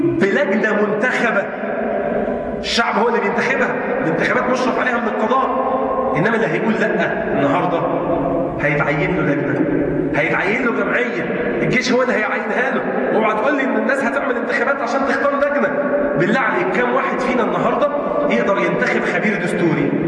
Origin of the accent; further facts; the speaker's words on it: Egypt; مش احنا ناس مصريين؟